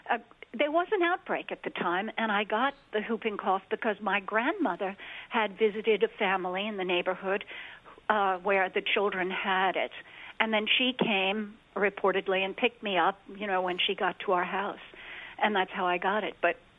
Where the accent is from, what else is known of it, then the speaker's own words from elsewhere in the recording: Brooklyn, New York, United States; And I caught pertussis in Brooklyn, where I grew up in Park Slope